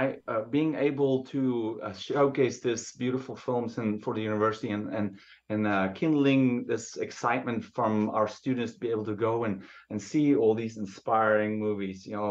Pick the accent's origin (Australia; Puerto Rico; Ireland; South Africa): South Africa; moved away as an adult; now in United States; I'm originally from South Africa, and I immigrated to the United States on an athletic scholarship.